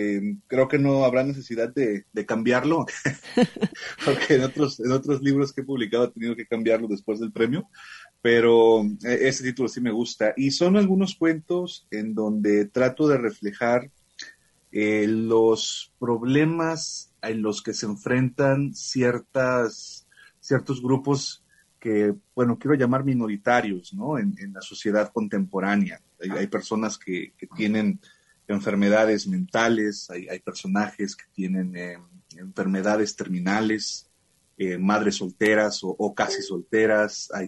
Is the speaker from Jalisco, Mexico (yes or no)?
yes; Jalisco, Mexico; yo siendo jalisciense, es un premio que había estado medio siguiendo durante pues todos los años que lo estuvieron dando